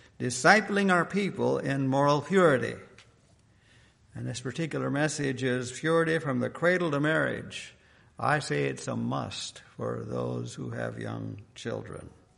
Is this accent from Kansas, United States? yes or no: yes; Kansas, United States; I grew up in Kansas.